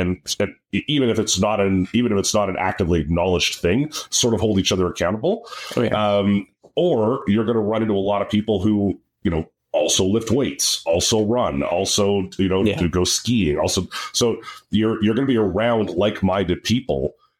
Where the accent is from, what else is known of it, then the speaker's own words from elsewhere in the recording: Canada; Well, they help us a little less being Canadian and not being able to actually monetize TikTok